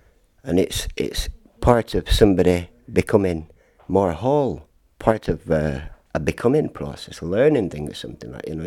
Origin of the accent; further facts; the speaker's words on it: North West England, United Kingdom; Well, I'm from Lancashire, you know.